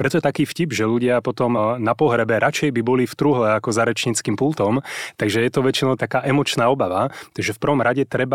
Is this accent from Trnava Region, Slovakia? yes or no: no; Liptovský Mikuláš, Žilina Region, Slovakia; now in Bratislava, Slovakia; my sme pôvodne z Liptova, z takého menšieho mesta Liptovský Mikuláš, a keď sme prešli do Bratislavy